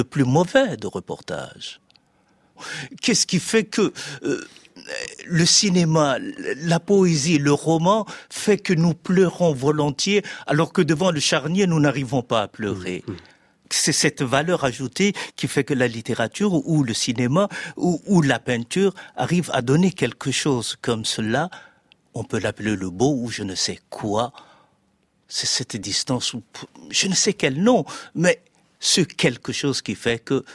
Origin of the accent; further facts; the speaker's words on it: Chad; quand on vient du Tchad où il n'y a pas vraiment une école française, je n'ai pas été formé par une école française